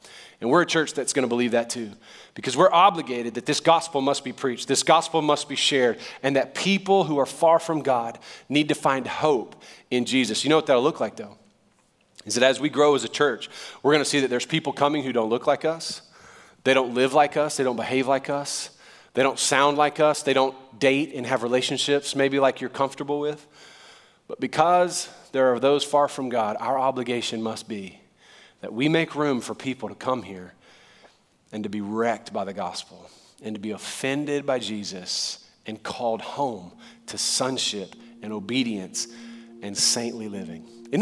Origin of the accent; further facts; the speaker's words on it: New Orleans, Louisiana, United States; I'm from New Orleans originally, and racial diversity has always been a part of my narrative, my story.